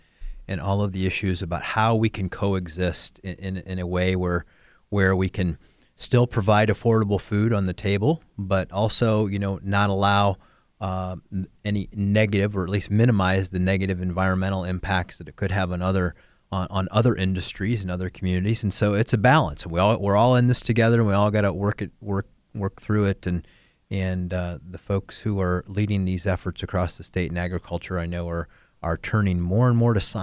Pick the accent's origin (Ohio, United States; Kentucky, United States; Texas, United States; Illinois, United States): Ohio, United States; Montpelier; Well, as you know, I grew up in Montpelier, Ohio, which is a very rural community.